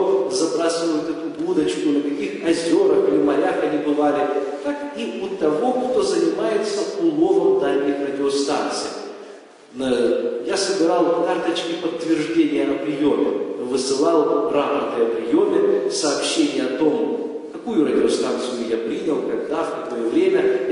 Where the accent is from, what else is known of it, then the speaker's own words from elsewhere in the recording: Zaporizhzhia, Zaporizhzhia Oblast, Ukraine; moved away; я приехал вначале с Украины. Родился я на юге Украины, в городе Запорожье. Я выходец из неверующей семьи.